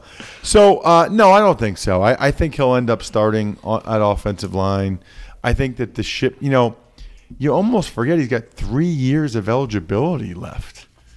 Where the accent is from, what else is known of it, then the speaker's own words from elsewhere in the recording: Reading, Pennsylvania, United States; So I need to correct that because I'm from Reading.